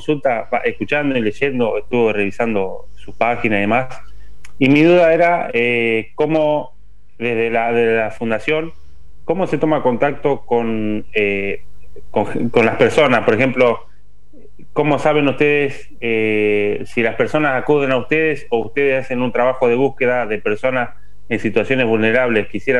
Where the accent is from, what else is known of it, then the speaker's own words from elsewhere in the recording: La Pampa, Argentina; soy de La Pampa